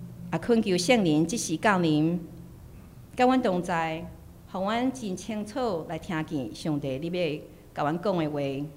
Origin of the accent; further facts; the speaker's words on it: Taiwan; 我的故乡台湾有选出新的总统和政府